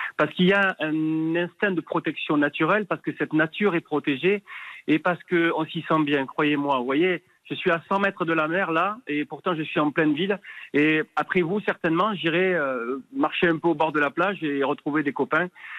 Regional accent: Marseille, Provence-Alpes-Côte d'Azur, France; born there; Oui, moi je suis né à Marseille, on est tous nés à Marseille avec la famille. Mais maman étant d'Ajaccio

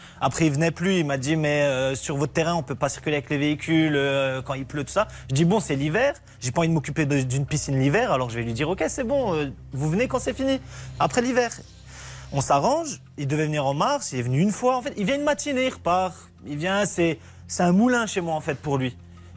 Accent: Grand Est, France; now in Audincourt, France; nous, on est des nouveaux habitants à Audincourt, on vient d'Alsace.

